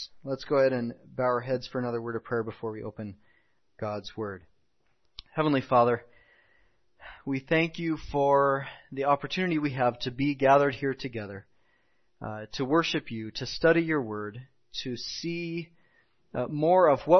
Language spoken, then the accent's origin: English; Walla Walla, Washington, United States; As I already mentioned, I grew up in Walla Walla in southeastern Washington.